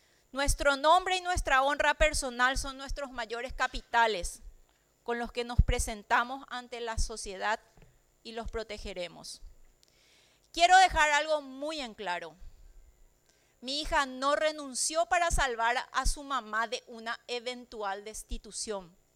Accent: Paraguay; Un orgullo como madre y como paraguaya.

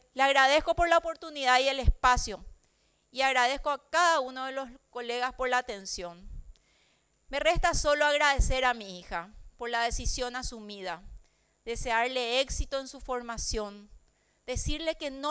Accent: Paraguay; Un orgullo como madre y como paraguaya.

